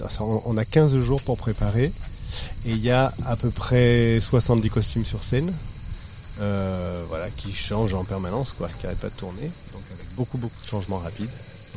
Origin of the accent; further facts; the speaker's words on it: Vaison-la-Romaine, Provence-Alpes-Côte d'Azur, France; Moi, je suis du Vaucluse, de Vaison-la-Romaine.